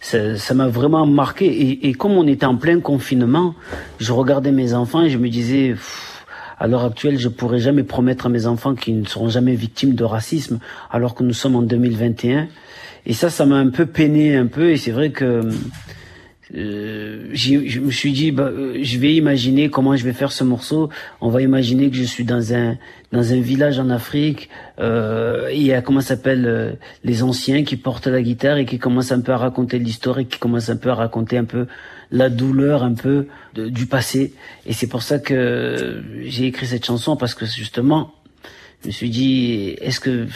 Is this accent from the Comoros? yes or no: yes; Comoros; Moi, je suis comorien.